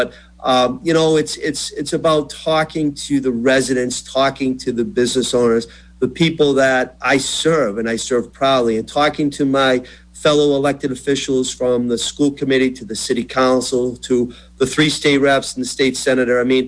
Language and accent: English; Brockton, Massachusetts, United States; I think back to as a boy growing up in Brockton, really what a wonderful community it was.